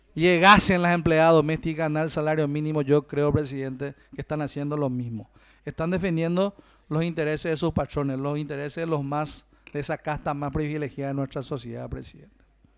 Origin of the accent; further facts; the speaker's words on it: interior, Paraguay; Y nosotros, que venimos del interior de la República